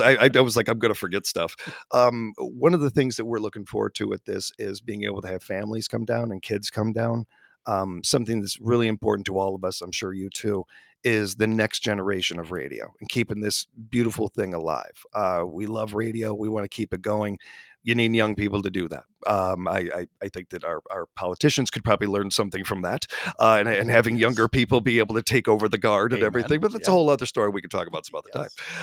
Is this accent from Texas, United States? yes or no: no; Chicago, Illinois, United States; As a Chicagoan, not rambling about Chicago sports, actually they don't mind that, because I mean, we suck, so it's all right.